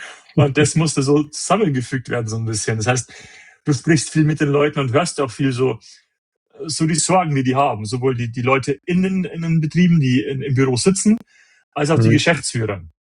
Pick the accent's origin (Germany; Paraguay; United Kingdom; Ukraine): Germany; Bavaria